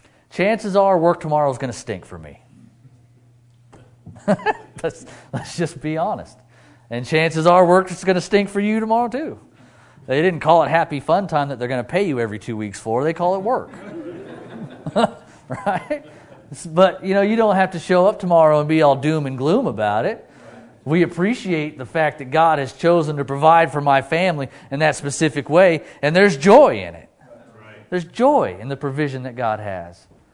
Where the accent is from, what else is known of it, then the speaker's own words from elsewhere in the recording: Idaho, United States; I was born and raised in Idaho. I moved halfway across the country, and here I am.